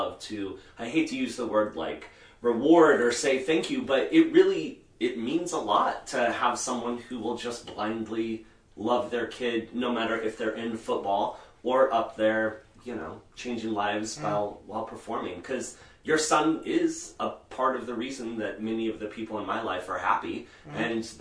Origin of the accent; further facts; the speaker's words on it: Lee's Summit, Missouri, United States; I grew up in Lee's Summit, and so I was always, like, kind of close to what I felt.